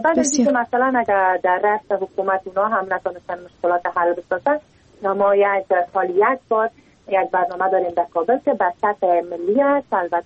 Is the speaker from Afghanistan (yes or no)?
yes; Takhar, Afghanistan; میبینیم چی گونه مشکلات در ولایت ما یعنی ولایت تخار وجود داره